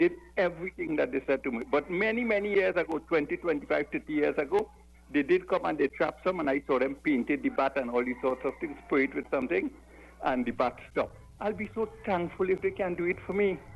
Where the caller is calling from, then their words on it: Bukavu, South Kivu, DR Congo; Good morning. I'm calling from Bukavu.